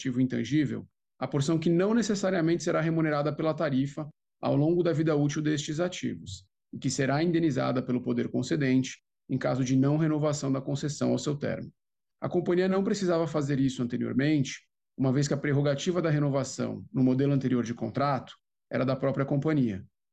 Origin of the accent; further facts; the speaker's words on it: São Paulo, Brazil; novo diretor financeiro de Relações com Investidores da Sabesp. Sou paulistano, nascido e criado aqui em São Paulo, capital.